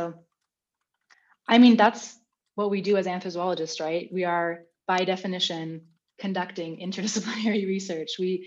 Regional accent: California, United States; moved away as an adult; now in Germany; I moved from where I grew up in California to Germany at 18 years of age to become a full-time self-employed guide dog instructor

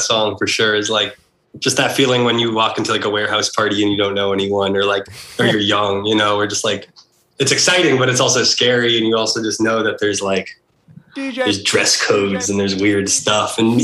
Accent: Massachusetts, United States; I'm like from Mass, like from suburban Mass.

